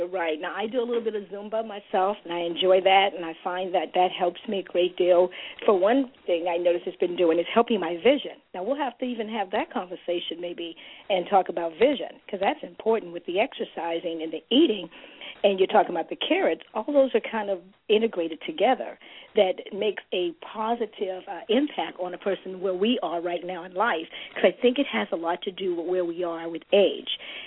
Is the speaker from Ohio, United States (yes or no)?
yes; Youngstown, Ohio, United States; it sounds as if it's something I need to be a part of, being that I'm originally from Youngstown, Ohio.